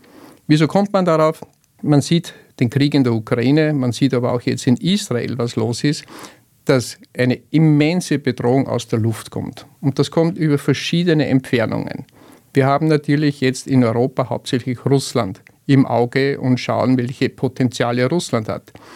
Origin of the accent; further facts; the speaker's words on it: Austria; Und wir als Österreicher müssen uns danach richten